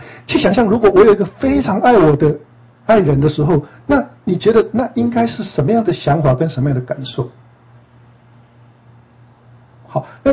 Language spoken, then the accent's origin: Chinese; Taiwan; 比如说我们从台湾来的，哦，我们父母是这样教我们的嘛，